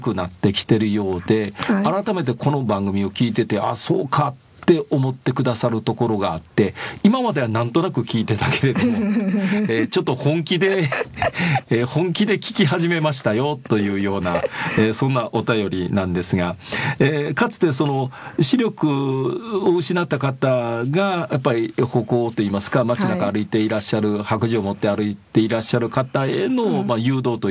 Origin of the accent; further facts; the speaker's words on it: Osaka, Japan; 私なんか大阪生まれの大阪育ちなんで、そのふるさとと言われるところがないんで